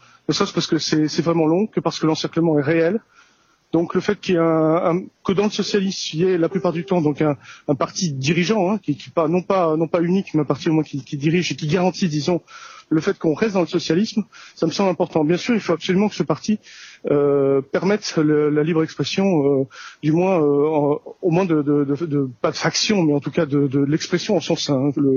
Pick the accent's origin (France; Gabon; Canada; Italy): France; et personnellement, je suis français